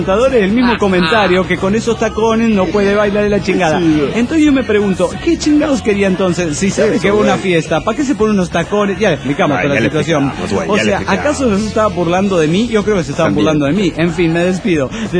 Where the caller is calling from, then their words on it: Ecatepec, State of Mexico, Mexico; de Catepec